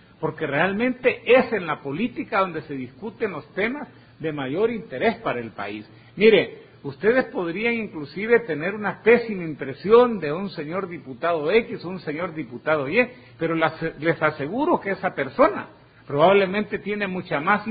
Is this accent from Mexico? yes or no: no; Nueva Concepción, Chalatenango, El Salvador; born there; yo nací en Nueva Concepción, estudié en Chalatenango